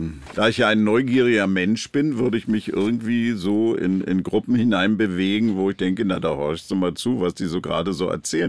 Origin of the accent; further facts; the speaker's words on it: Berlin, Germany; was ich in Berlin habe. Also das ist meine Heimat, das ist meine Stadt